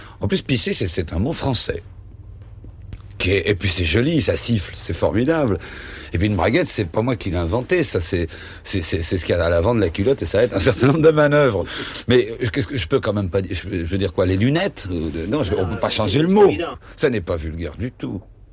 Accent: Belgium; D'abord, je suis belge. Je suis belge

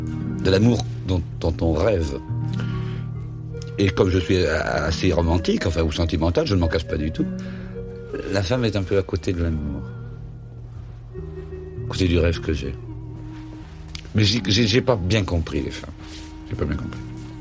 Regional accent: Belgium; D'abord, je suis belge. Je suis belge

